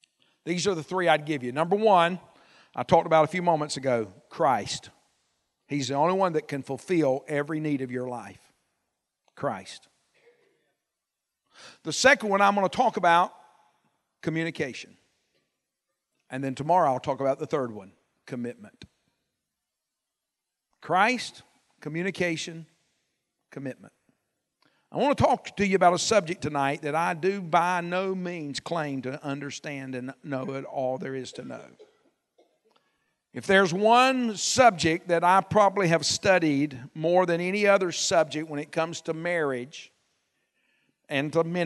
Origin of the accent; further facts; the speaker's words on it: Ashford, Alabama, United States; When I was a boy growing up in South Alabama, I grew up in a little country church outside of Ashford on the Green Front Road.